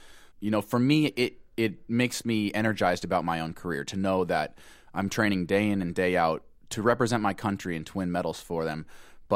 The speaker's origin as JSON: {"language": "English", "town": "Boise", "region": "Idaho", "country": "United States", "tie": "born or raised there", "said": "I mean, I was raised in Boise, Idaho. I come from a long line of hunters."}